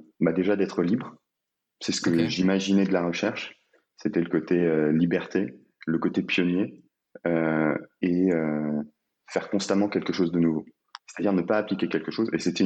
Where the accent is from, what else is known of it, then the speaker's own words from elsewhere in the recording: Corsica, France; D'où je viens? De Corse.